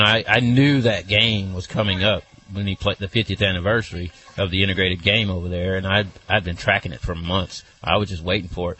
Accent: United States; growing up in Blount County, I used to carry newspapers in a wagon for the local paper when I was 10.

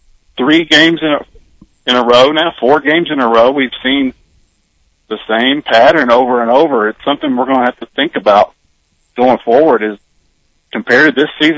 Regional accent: Tennessee, United States; I'm originally from Tennessee, so.

